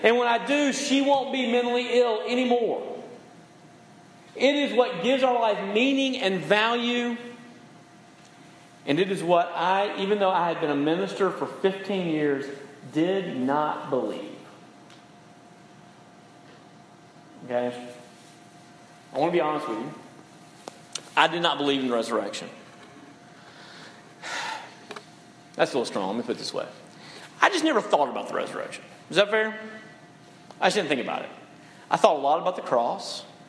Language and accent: English; Tennessee, United States; And I went back to my hometown of Tennessee.